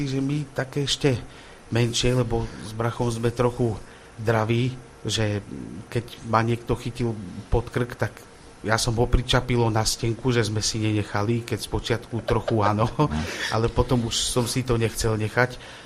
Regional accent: Košice, Košice Region, Slovakia; my pochádzame z Košic s brachom

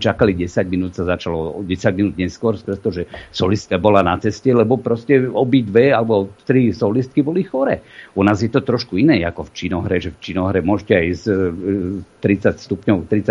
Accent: Rimavská Sobota, Banská Bystrica Region, Slovakia; ja viem perfektne po maďarsky. Narodil som sa v Rimavskej Sobote.

